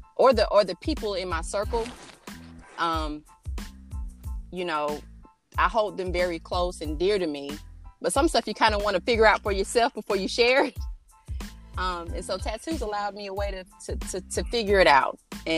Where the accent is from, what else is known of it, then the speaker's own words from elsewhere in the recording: Leesville, Louisiana, United States; born there; moved away; my parents were in the military, and so I was originally born in the parish of Leesville in Louisiana, and so that's right next to basically Port Polk, Louisiana. So that's my birthplace.